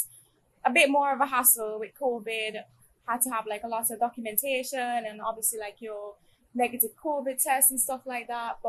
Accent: St. Vincent & Grenadines; So I'm from St. Vincent. I don't know if many people know that because it's a very small island next to Barbados.

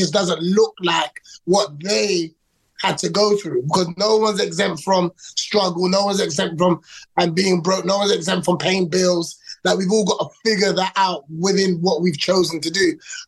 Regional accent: London, United Kingdom; born there; parents are Ghanaian. I was born in London. I was actually in foster care from 5 to about 16, I think, and raised by Caribbean parents.

